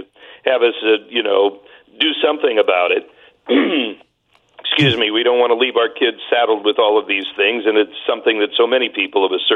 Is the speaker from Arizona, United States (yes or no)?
no; Granite City, Illinois, United States; it's about my life growing up in Granite City